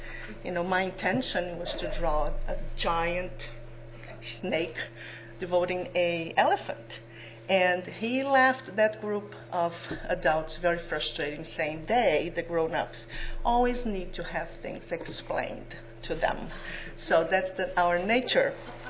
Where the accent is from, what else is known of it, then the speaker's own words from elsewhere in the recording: Brazil; now in Portugal; although I am from Brazil and work here as a clinician in the hospital